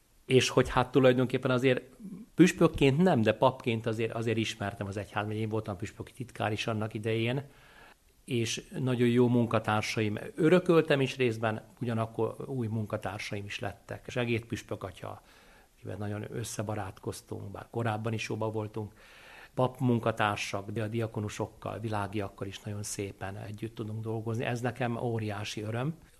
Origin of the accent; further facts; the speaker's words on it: Hungary; Mondtam, hogy én Magyarországról vagyok